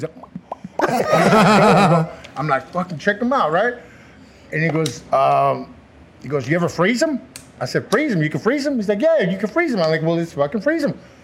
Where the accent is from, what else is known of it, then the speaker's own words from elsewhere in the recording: Rosemead, California, United States; I grew up in Rosemead